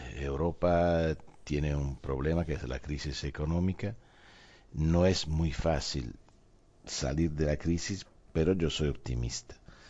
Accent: Italy; Spanish is a second language; la primera fue en mi país, en Italia, la segunda en España

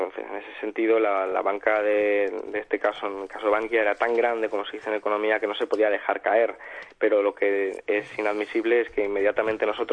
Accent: Málaga, Andalusia, Spain; Yo soy de Málaga

